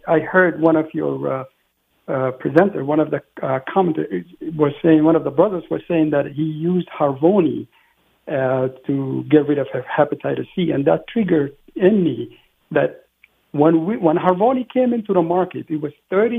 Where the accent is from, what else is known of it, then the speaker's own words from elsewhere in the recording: Sudan; My grandfather, who lived, I'm from Sudan, he lived by the Nile. He owned a farm.